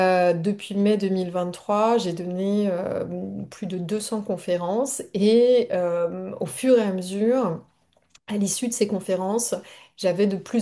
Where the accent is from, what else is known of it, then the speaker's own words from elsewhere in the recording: Brittany, France; now in Montreal, Canada; Moi, je suis originaire de la Bretagne parce que comme vous l'entendez ou comme vont l'entendre les auditeurs, puis ça s'entend très rapidement lorsqu'on vit au Québec, je suis française. Mais effectivement, aujourd'hui, je vis au Canada et plus précisément à Montréal, au Québec, depuis 6 ans.